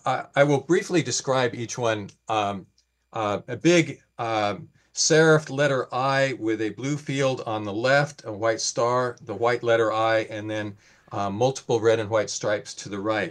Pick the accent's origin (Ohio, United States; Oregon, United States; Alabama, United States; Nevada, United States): Oregon, United States; Portland; And I'm from Portland, Oregon, and I know about big city versus the rest of the state.